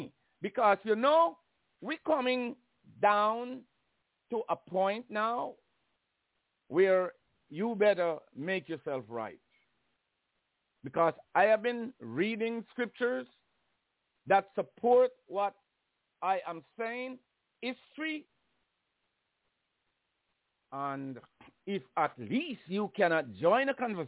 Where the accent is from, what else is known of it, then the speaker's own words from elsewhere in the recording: Jamaica; I grew up under slavery in Jamaica. I was not slave, but my parents, I think their grandparents and you know, our grandparents, they experience slavery.